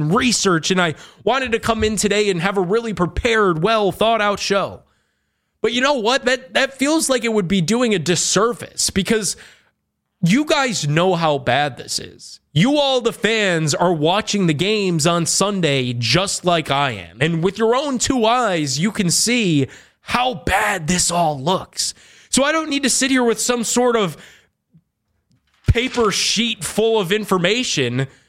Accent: Cleveland, Ohio, United States; I'm from Cleveland. I grew up listening to the station.

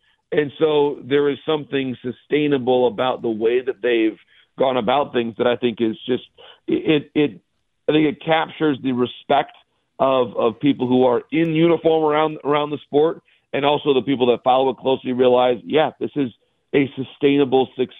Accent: Michigan, United States

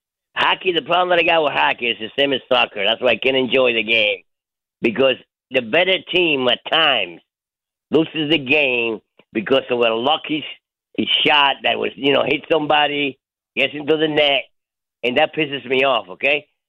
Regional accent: New York, United States; So, you know, like I said, I'm a New Yorker.

